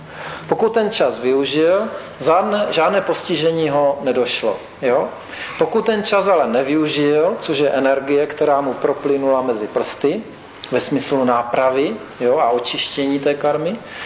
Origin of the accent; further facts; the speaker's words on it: Bohemia, Czechia; to já jsem z Čech, tak tady na Slovensku máte taky něco určitě